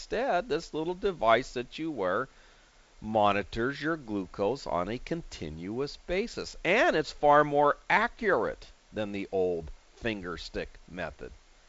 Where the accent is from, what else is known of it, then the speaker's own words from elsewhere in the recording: San Diego, California, United States; It's in my hometown of San Diego. We have a lot of biotech stocks here in San Diego.